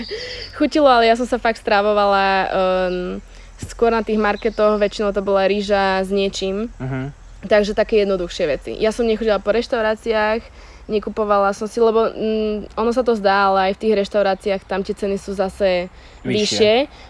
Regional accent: Bratislava, Bratislava Region, Slovakia; vlastne som z Bratislavy a teraz som sa ocitla tu na, kde mám na okolí veľmi krásne miesta

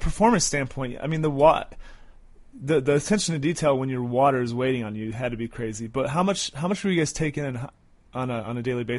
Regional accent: Florida, United States; We were out in California when I was a kid, and I grew up in Florida, so I was used to heat

